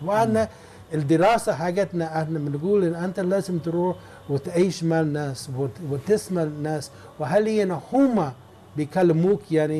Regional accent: United States; Arabic is a second language; انا من الاساس من الامريكان، انا امريكي والعيله حقتي انا يعني من امريكا في 400 سنه من مبتي

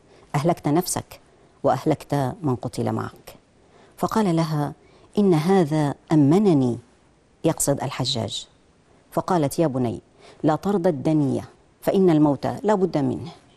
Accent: Syria; المؤمنين عندنا في سوريا

